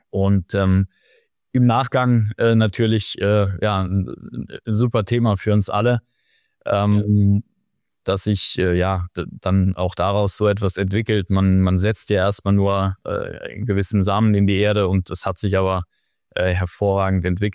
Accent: Saarland, Germany; als Saarländer erinnert man sich 96 an das Tor von Stefan Kunz gegen England bei der EM.

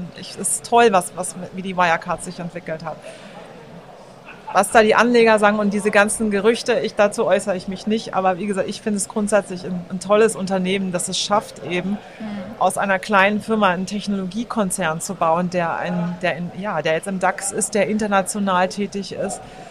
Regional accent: Germany; ich lebe in Deutschland, ich bin Deutsche und Deutschland ist meine Heimat.

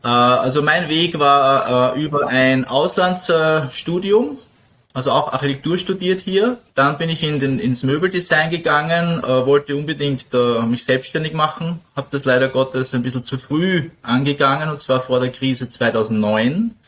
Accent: Vienna, Austria; born there; kam dann zurück nach Wien, wo ich geboren bin und eben damals studiert habe

